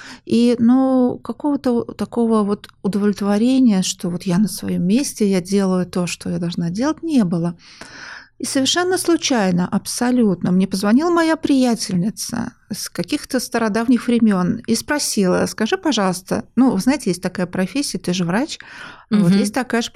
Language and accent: Russian; Samara, Samara Oblast, Russia; я из Самары, я там родилась и там начинала работать.